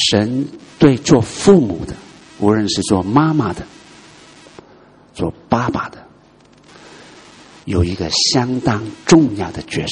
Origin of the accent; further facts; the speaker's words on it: China; 今天是我们中国人可以站起来